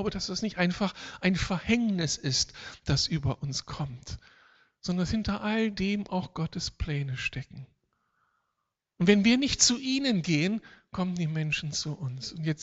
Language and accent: German; Berlin, Germany; man bekommt es als Berliner gar nicht so unbedingt mit.